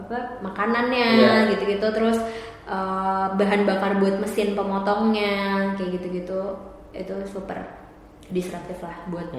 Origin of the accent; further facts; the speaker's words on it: Salatiga, Central Java, Indonesia; Dulu aku dari Salatiga kan, terus akses ya bisa dibilang aksesnya tuh nggak sebanyak yang di Jakarta